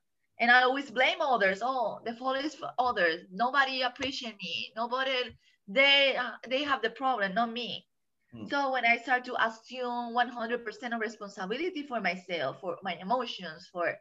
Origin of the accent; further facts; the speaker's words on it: Puerto Rico; moved away; So I'm from Puerto Rico. I'm Puerto Rican. So I just came here 6 years.